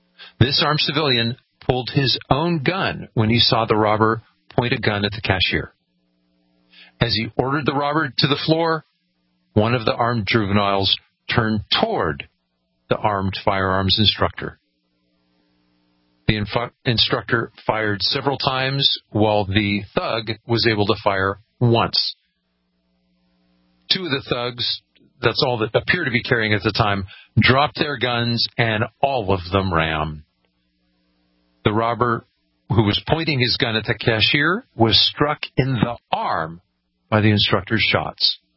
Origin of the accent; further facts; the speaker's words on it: California, United States; Well, okay, I came from California